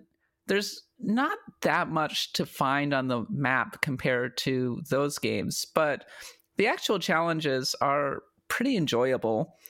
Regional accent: Minnesota, United States; Yeah, I'm from Minnesota.

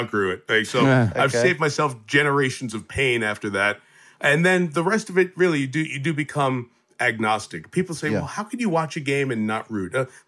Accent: Queens, New York, United States; I'm from Queens, from New York. Grew up as a New Yorker, lived in the Northeast most of my life.

